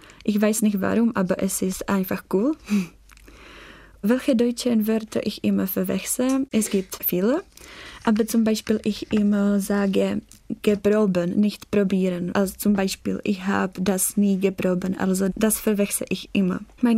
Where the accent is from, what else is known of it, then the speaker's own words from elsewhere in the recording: Czechia; German is a second language; ich komme aus Tschechien. Ich bin in 2001 geboren und ich studiere 5 Jahre Deutsch.